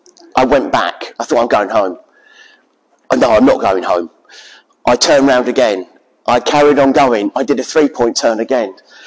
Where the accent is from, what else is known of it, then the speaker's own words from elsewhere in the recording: Luton, East of England, United Kingdom; Visited a number of churches in Luton, which is my hometown, and I always felt nervous going into the churches.